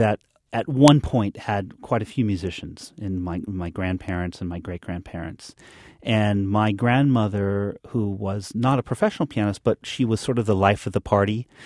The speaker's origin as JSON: {"language": "English", "town": "Reno", "region": "Nevada", "country": "United States", "tie": "born or raised there", "said": "I grew up in Reno, Nevada, and it's about 4 hours from San Francisco."}